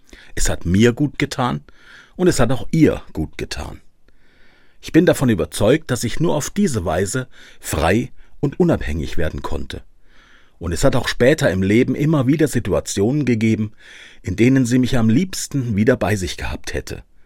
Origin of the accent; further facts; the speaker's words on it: Kassel, Hesse, Germany; born there; moved away as an adult; also born or lived in Freiburg; Weihnachten komme ich wieder, sage ich meinen Eltern, als ich von meiner Geburtsstadt Kassel nach Freiburg zum Studium fahre. Es ist der Sommer im Jahr 1984